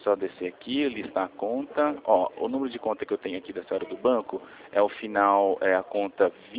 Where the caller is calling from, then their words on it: Rio Claro, São Paulo, Brazil; Eu sou de Rio Claro, tá?